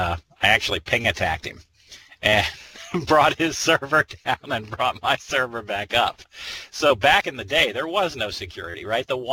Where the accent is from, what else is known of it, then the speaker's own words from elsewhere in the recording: Fort Lauderdale, Florida, United States; I was the guy that ran it, and I'm from Fort Lauderdale. I was a big Miami Dolphin fan